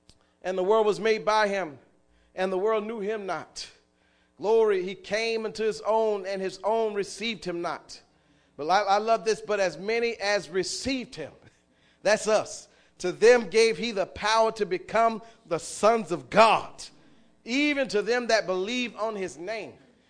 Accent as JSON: {"language": "English", "town": "West Palm Beach", "region": "Florida", "country": "United States", "said": "My family grew up poor too. Amen. We come from Pleasant City. Amen. And now I'm going to tell you, that's not even, you won't find that on the map. Amen. It's a part of West Palm Beach."}